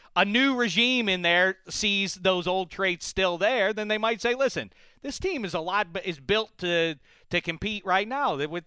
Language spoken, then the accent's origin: English; Pittsburgh, Pennsylvania, United States; I'm from Pittsburgh.